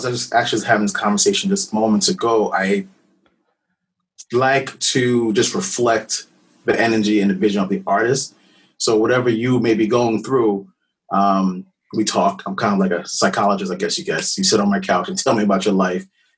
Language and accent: English; New York City, New York, United States; Well, I'm a New Yorker from the concrete jungle. My mother's from Curacao, which is Antilles of the Dutch colonies.